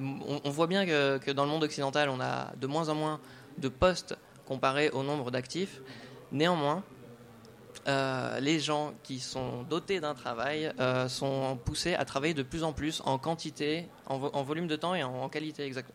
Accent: France; Par exemple, nous, on est français

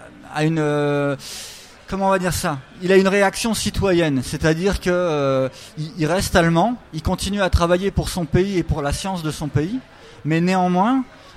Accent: Metz, Grand Est, France; Moi, je peux vous dire que je suis de Metz et la centrale qui est pas loin de chez moi, elle est à 30 km.

